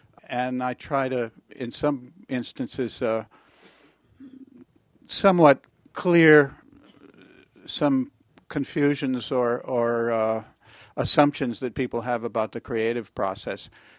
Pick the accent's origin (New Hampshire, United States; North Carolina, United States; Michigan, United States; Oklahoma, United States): New Hampshire, United States; I grew up in New Hampshire. Both my parents were amateur musicians.